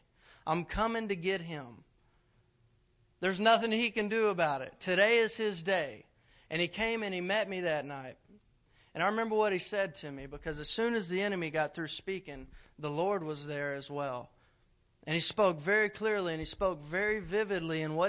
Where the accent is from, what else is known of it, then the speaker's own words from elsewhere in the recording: Dallas, Texas, United States; like I said, I'm originally from Dallas, Texas.